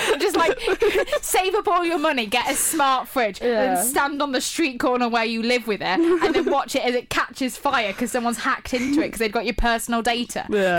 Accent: East Midlands, United Kingdom; I'm from the Midlands, and I take the Midlands very seriously.

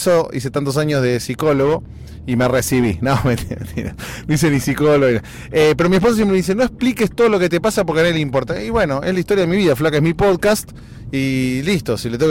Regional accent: Argentina; como nosotros argentinos, como nosotros todos los de habla hispana tenemos

